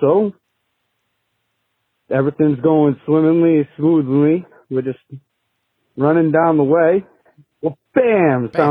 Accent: Massachusetts, United States; I'm from Massachusetts.

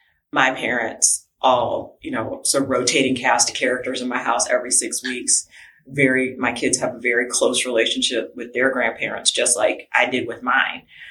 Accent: Detroit, Michigan, United States; So I grew up in Detroit, but very Southern.

